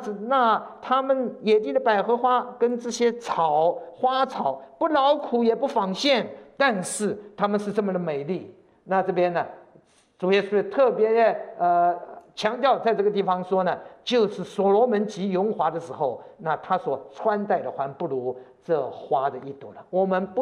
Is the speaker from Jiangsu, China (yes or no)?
no; Shanghai, China; born there; 那我1个月就在回到了我的家乡。我是生在上海，所以到上海1个月住在那边。